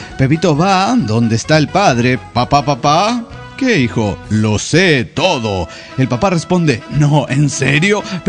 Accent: Los Andes, Valparaíso, Chile; Hola, ¿qué tal, amigos? Soy la chica de los Andes, Chile.

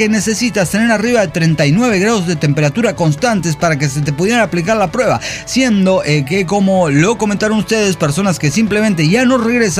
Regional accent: Pachuca, Hidalgo, Mexico; soy de Pachuca, Hidalgo.

